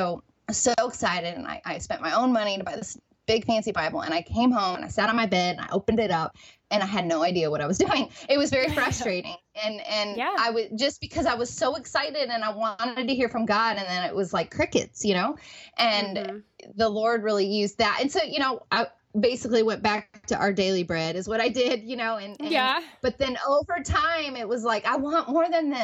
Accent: California, United States; I'm picking up from Southern California, moving across the country.

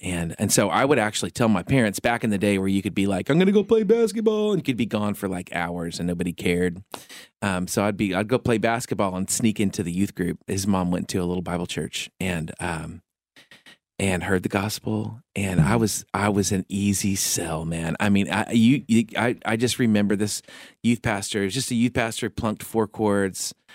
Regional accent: West Coast, United States; And we grew up on the West Coast. We moved a lot.

